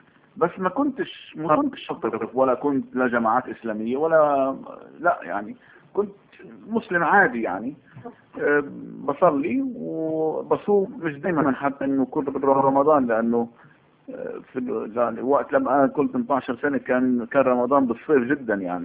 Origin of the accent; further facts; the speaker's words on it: Jerusalem, Palestine; أنا من مواليد مدينة القدس. مدينة القدس أعتقد أنه أحلى مدينة في العالم